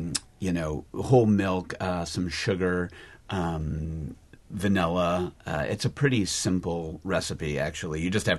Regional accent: New Orleans, Louisiana, United States; born or raised there

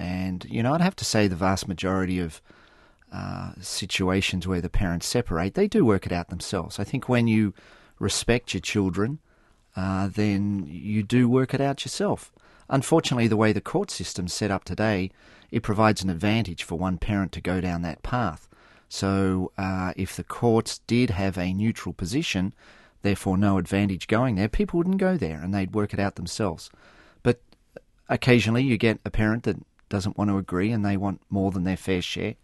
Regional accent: Australia; moved away as an adult; now in Wisconsin, United States; My daughter was born in Australia, and we were living there

